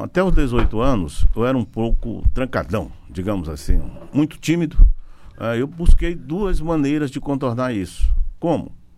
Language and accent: Portuguese; Brazil; Eu até digo que um dos nossos predicados, digamos assim, mais essenciais como brasileiro é sermos um país multicultural, né?